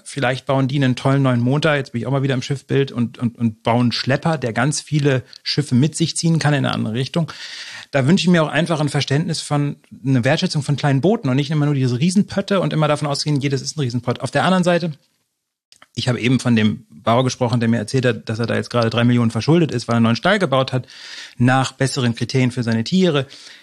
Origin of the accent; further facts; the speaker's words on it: Germany; Lustigerweise bin ich ja auch an der Küste groß geworden.